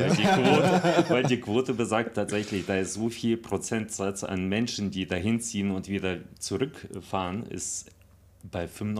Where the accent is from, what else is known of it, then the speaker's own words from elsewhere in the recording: New Zealand; now in Dubai, United Arab Emirates; weil ich halt kurz mal ausreisen musste aus Neuseeland, aus meiner Heimat. Und jetzt bin ich hier in Dubai